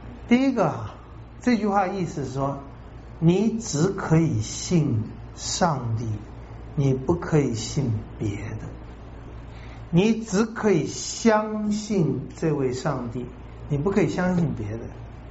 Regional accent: Taiwan; 但是我在小的时候，我们台湾人还不大相信新台币

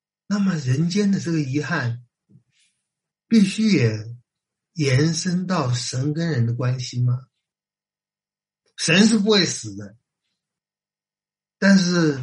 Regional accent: China; 而这句话我们中国人有一个很好的形容，就叫小别胜新婚

